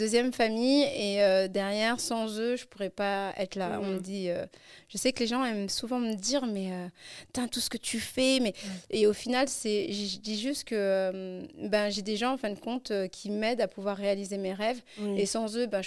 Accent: Sarcelles, Île-de-France, France; also born or lived in Gonesse; moi, je suis née à Gonesse. J'ai grandi à Sarcelles

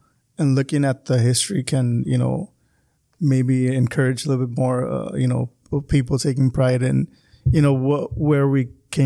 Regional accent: California, United States; I might be from Calexico or you might be from El Centro, but at the end of the day, we're all from Imperial Valley.

